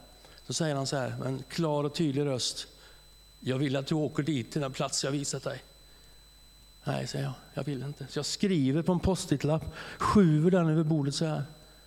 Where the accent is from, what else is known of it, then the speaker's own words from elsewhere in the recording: Skövde, Västra Götaland County, Sweden; born there; jag föddes i Skövde.